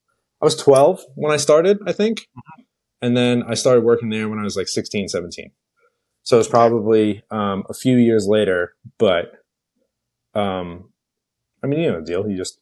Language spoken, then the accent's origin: English; West Babylon, New York, United States; So my parents split up when I was 12, and I'm from West Babylon, and you're from Lindenhurst.